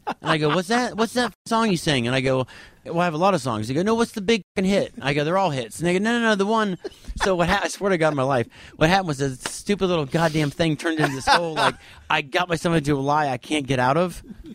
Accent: Cocoa Beach, Florida, United States; also born or lived in Orlando; I grew up in Cocoa Beach and then Orlando, yeah.

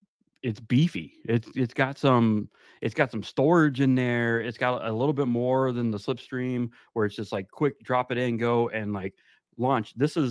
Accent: Florida, United States; now in North Carolina, United States; I'm from South Florida, everybody. So I'm not used to seeing these. Okay. But now I'm in North Carolina

